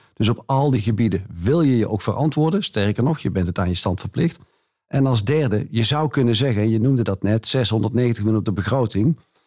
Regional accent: North Brabant, Netherlands; Ik kom uit Brabant, dus ik ben een echte Brabander. Gezelligheid en een Brabants kwartiertje, dat ken ik wel.

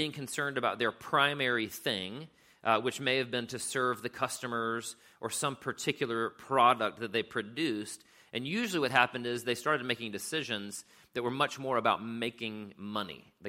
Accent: South Carolina, United States; also born or lived in San Diego, United States / Pensacola, United States; So my dad was in the military, and so I was born in San Diego. We moved to Pensacola, Florida. From Pensacola, we moved to South Carolina, which is mostly where I grew up.

